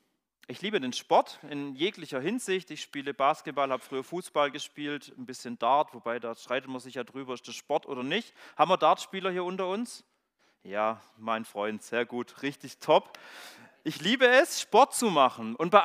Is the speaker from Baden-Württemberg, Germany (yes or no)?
yes; Baden-Württemberg, Germany; ich komme ja aus dem Schwarzwald, aus dem Schwäbischen